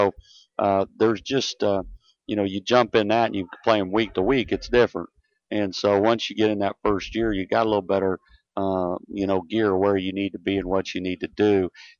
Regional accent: Kansas, United States; You know, I grew up in Kansas and so forth

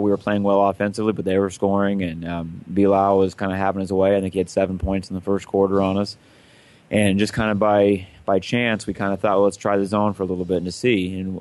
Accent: Orleans, Nebraska, United States; I'm from Orleans, and so in high school, I played against Oxford, and he coached down there.

